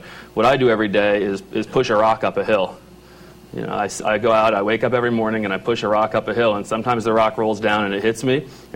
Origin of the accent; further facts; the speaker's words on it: Washington, District of Columbia, United States; I'm from Washington, D.C. originally. I have a very diverse background.